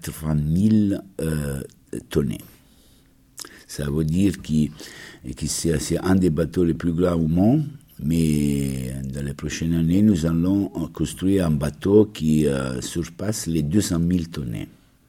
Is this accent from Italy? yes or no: yes; Italy; je suis italien aussi